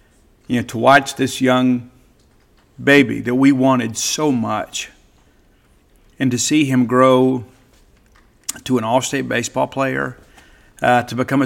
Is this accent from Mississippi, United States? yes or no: yes; Mississippi, United States; But, yeah, I grew up in South Mississippi.